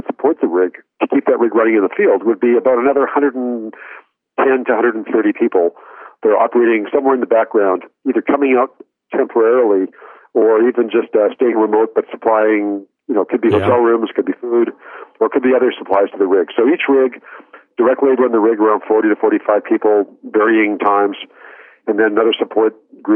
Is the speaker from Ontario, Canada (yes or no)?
no; Edmonton, Alberta, Canada; So, I grew up, born and raised in Edmonton. Most of my career, though, was spent outside of Canada.